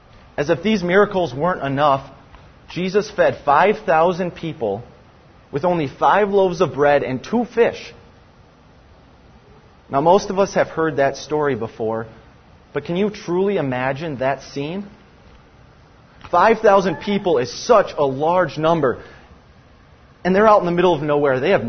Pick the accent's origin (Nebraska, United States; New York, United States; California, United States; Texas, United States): Nebraska, United States; also born or lived in Montana / Michigan; now in Wisconsin, United States; I was born in Montana, raised in Nebraska, then moved to Michigan where my family still lives, then I moved to Wisconsin where I'm now studying to become a pastor.